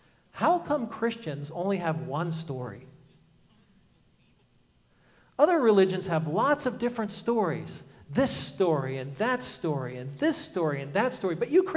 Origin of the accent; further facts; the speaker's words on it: Manahawkin, New Jersey, United States; I'm like, yeah, I'm from Manahawkin. He says, did you go to Southern Regional High School? I'm like, yeah, I went to Southern Regional High School.